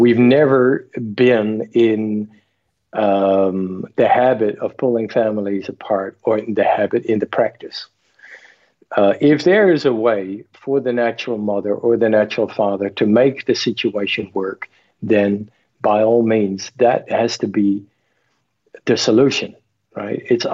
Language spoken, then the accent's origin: English; Netherlands; their standard of hospitality is on a much higher level than my standard was growing up in Holland.